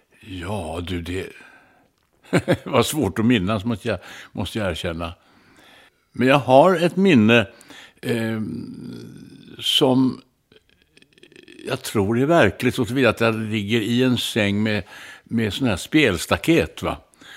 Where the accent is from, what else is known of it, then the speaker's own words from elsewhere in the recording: Stockholm, Stockholm County, Sweden; Jag föddes ju på Kaptensgatan på Nedre Östermalm i Stockholm. Sen bodde vi ju på Norrbackagatan och innan dess på Lilla Essingen.